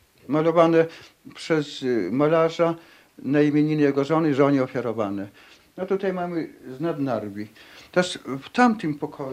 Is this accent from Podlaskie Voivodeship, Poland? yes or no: yes; Tykocin, Podlaskie Voivodeship, Poland; Po wojnie II światowej w Tykocinie zamieszkałem znowu, bo jestem rodem z Tykocina.